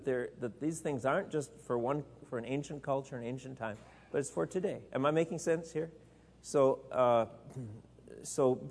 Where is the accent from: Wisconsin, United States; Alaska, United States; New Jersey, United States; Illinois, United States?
Wisconsin, United States; and I know in the church I was growing up in Wisconsin